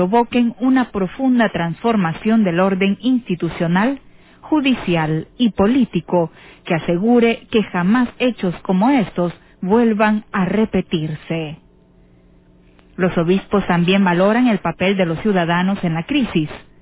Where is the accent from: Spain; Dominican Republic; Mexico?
Mexico; Compartimos como mexicanos la pena y el sufrimiento de las familias